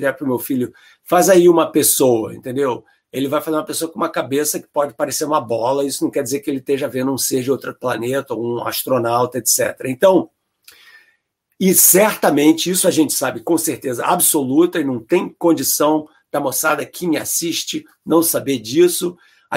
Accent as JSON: {"language": "Portuguese", "region": "Rio de Janeiro", "country": "Brazil", "tie": "born or raised there", "said": "você sabe que eu cresci no Rio de Janeiro, né?"}